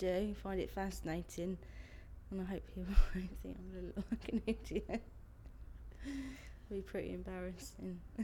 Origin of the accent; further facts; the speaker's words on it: Staines, South East England, United Kingdom; I'm from Staines, Middlesex, and I'm 23 years of age. My birthday is the 1st of September 1986.